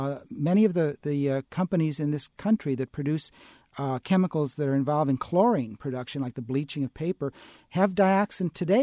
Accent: Berwyn, Illinois, United States; when I was a teenager growing up in Berwyn, Illinois, I was very patriotic.

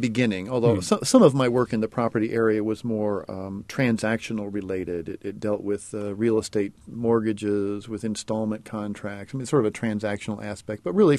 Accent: Decatur, Illinois, United States; I was born and grew up in Decatur.

